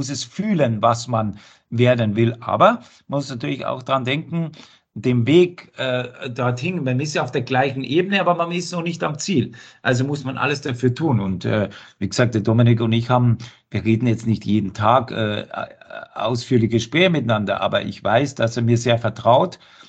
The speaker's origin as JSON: {"language": "German", "region": "Bavaria", "country": "Germany", "lives_now": "Frankfurt, Germany", "said": "aber natürlich bin ich ein Bayer, und hier Frankfurt ist so ein bisschen die Mitte"}